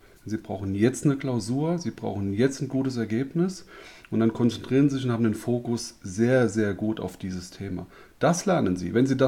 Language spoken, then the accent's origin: German; Rhineland-Palatinate, Germany; now in Deidesheim, Germany; Also in Rheinhessen bin ich geboren, also habe ich Jahrzehnte gelebt. In Bad Kreuznach bin ich geboren und dort auch aufgewachsen, also sozusagen ein Kreuznacher Gässje.